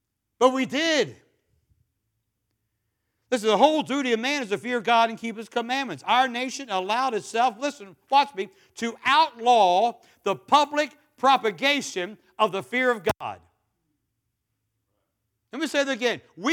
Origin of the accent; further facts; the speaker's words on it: United States; See, we're Americans. I'm American.